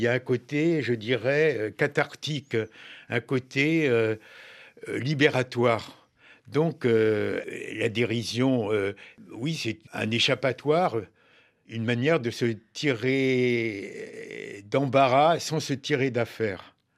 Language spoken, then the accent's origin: French; Pays de la Loire, France; born there; also born or lived in Brittany / Lebanon; Moi, je me sens en effet, je suis né en Mayenne, j'ai vécu en Bretagne, je me sens un peu mayennais, un peu breton, un peu landais. Et quelque part, je me sens un peu libanais aussi. J'ai vécu 3 années